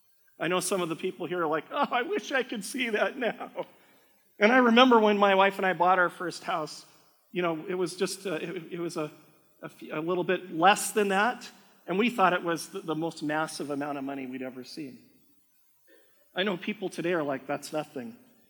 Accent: United States; now in Canada; Well, you see, I grew up in the States. Things are a little different between the U.S. and Canada.

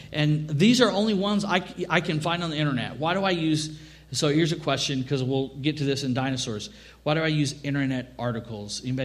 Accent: Texas, United States; I mean, I'm from Texas.

